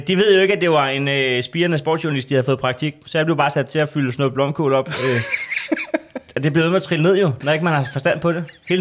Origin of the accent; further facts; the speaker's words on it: Næstved, Zealand, Denmark; Men jeg er født på Næstved sygehus, og så er jeg vokset op i Næstved Syd.